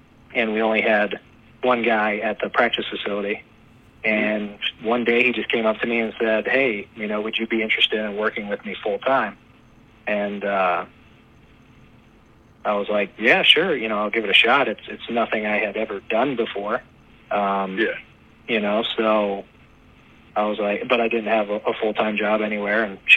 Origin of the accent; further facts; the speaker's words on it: Strongsville, Ohio, United States; It's kind of funny just because I grew up in Strongsville, which is the city right next to Berea, where the practice facility is.